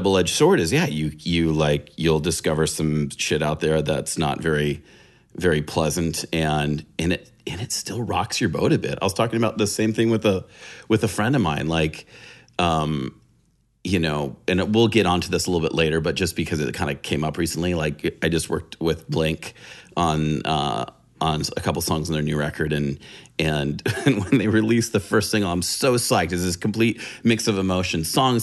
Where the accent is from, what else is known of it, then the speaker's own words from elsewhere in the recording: San Diego, California, United States; I'm a California rat. So I grew up in San Diego. My dad was actually in the Navy, and my mom was an Army nurse.